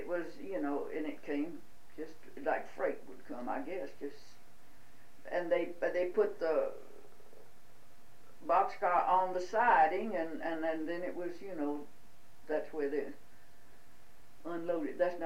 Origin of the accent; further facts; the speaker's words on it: Newell, North Carolina, United States; born there; and I was born in Newell, North Carolina, and that is 6 miles out of Charlotte